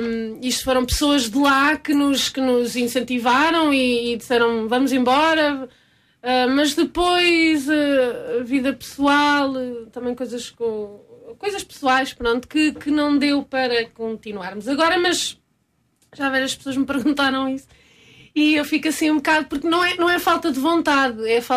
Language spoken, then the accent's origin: Portuguese; Coimbra, Portugal; venho de Coimbra. E falo muito assim. E a minha mãe fala assim também.